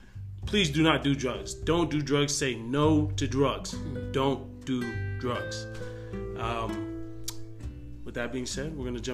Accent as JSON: {"language": "English", "country": "United States", "tie": "born or raised there", "said": "We're just two Tongan kids growing up in America."}